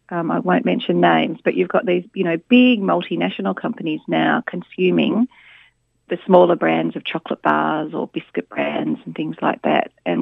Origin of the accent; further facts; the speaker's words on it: Adelaide, South Australia, Australia; I grew up in Adelaide